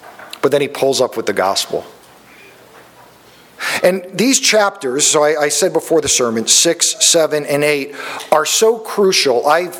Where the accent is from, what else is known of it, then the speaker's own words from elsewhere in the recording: Florida, United States; also born or lived in North Carolina; we've just moved here, and we're from South Florida, but for the last 7 years, we've been in North Carolina, and we moved here a couple months ago